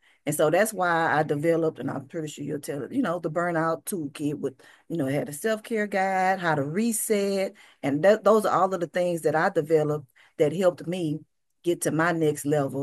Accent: Beaumont, Texas, United States; now in Houston, United States; I am currently in Houston, Texas. I've been here for about 10 to 11 years, but I am originally from Beaumont, Texas.

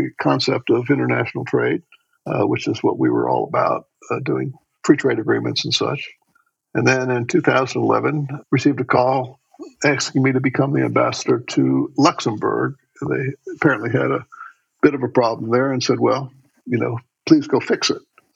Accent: Orlando, Florida, United States; But I'm a native Floridian, and when I was born in Florida, it was a tiny little burg of a state

